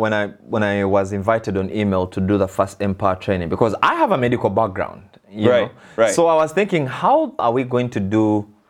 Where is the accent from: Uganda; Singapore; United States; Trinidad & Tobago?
Uganda; English is a second language; I am a medical clinician by profession, and I am from Africa, a country called Uganda.